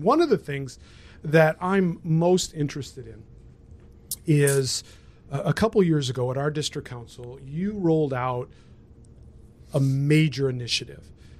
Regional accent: Indiana, United States; I grew up in Indiana

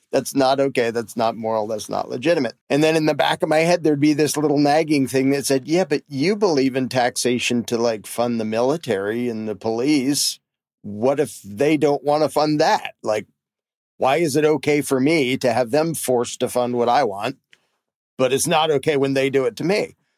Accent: United Kingdom; I think I'm just British. Oh, I did find out I have some Scottish in there

